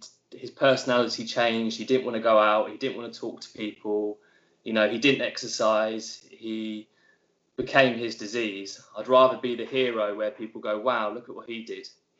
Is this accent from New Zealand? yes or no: no; England, United Kingdom; accent: English; I apologise for my terrible Wi-Fi in the countryside of Hampshire and probably my terrible English accent, which maybe some of the Aussies might not know.